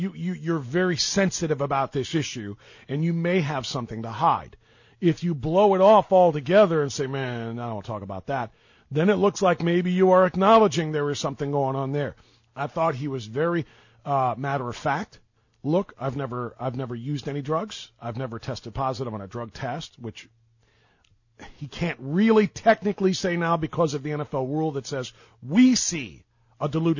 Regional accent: Cleveland, Ohio, United States; And I'm saying this not because I'm from Cleveland and I'm a Browns guy.

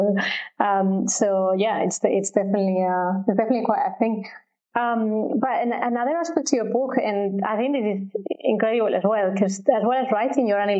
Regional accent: Spain; English is a second language; growing up in Spain

